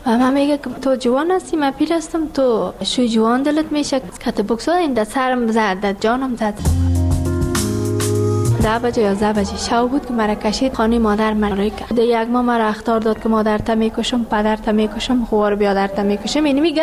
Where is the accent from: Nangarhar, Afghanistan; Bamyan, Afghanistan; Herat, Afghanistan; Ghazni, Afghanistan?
Ghazni, Afghanistan; now in Kabul, Afghanistan; که ما کابل آمدیم از غزنی هستیم.